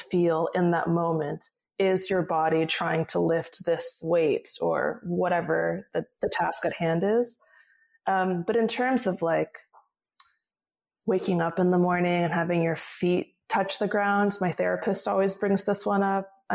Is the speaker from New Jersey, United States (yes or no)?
no; California, United States; Yeah, I think that, so I grew up in Orange County, a very conservative suburb of California, right south of Los Angeles. And my parents, they're immigrants.